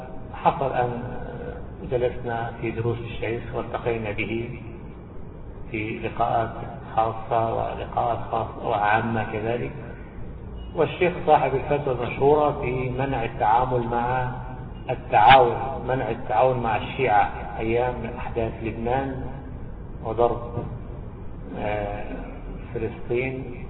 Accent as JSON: {"language": "Arabic", "country": "Egypt", "said": "على اسم شبرا الذي عندنا في مصر،"}